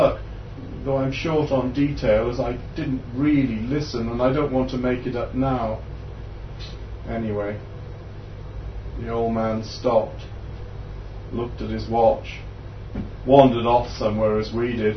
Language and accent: English; Barry, Wales, United Kingdom; I grew up in South Wales in Barry, in what I consider to be an Irish Catholic ghetto.